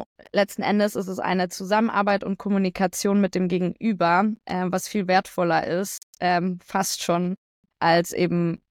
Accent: Munich, Bavaria, Germany; Ich bin in München aufgewachsen. Meine Eltern kommen aus der ehemaligen Tschechoslowakei.

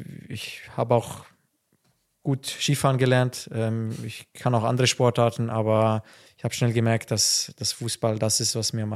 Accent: Wettingen, Aargau, Switzerland; born there; Ich bin nicht in Aarau auf die Welt gekommen, zur Welt gekommen, sondern woanders, in Wettingen.

